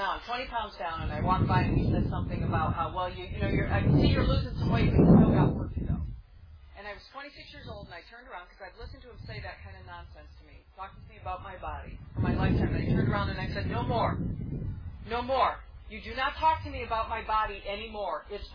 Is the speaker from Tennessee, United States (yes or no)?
no; Michigan, United States; because I'm from Michigan.